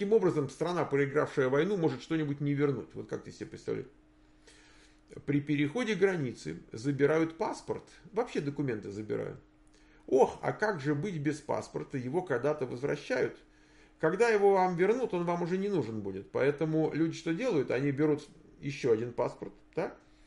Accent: Moscow, Russia; Я тоже из РФ, вот я из Москвы.

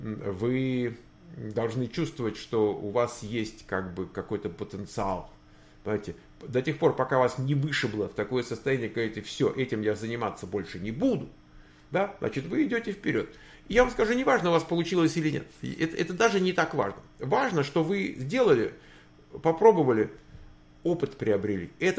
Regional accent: Siberia, Russia; Мне 3-4 года, женат, дети. Я из России, из далекой Сибири.

